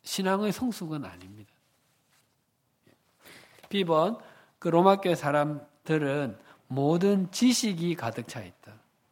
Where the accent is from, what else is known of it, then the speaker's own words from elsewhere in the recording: Busan, South Korea; 저는 1년에 제 고향이 부산인데, 한 번 정도 평균 가는 것 같습니다.